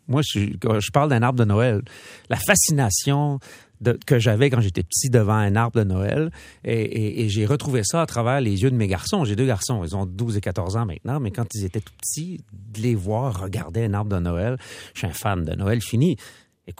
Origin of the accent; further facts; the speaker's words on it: New Brunswick, Canada; je suis du Nouveau-Brunswick, j'adore l'hiver.